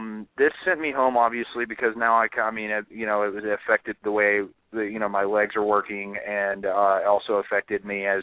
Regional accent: Tennessee, United States; I'm from Tennessee.

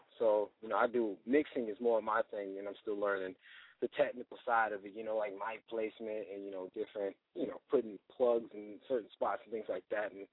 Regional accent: Fort Worth, Texas, United States; Where I grew up, man, I grew up in Fort Worth, Texas, man, like right next to Tarrant County

